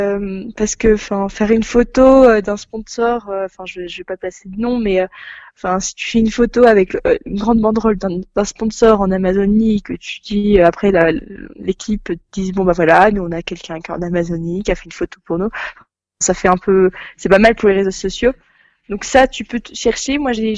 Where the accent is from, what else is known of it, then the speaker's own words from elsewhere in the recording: France; accent: French; Désolé avec mon accent français.